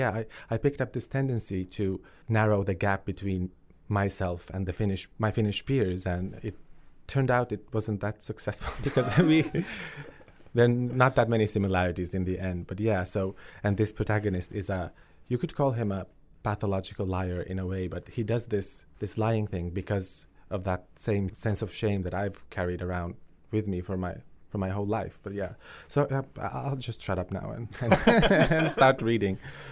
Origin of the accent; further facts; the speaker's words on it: Kosovo; my home country was only known for the violence and the war